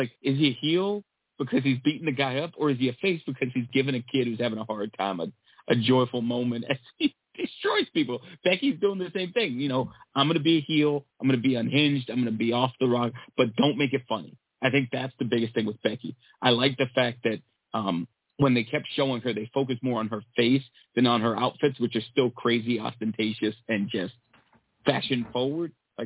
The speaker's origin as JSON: {"language": "English", "region": "New York", "country": "United States", "said": "Boston is getting worked, and I'm cackling as a New Yorker."}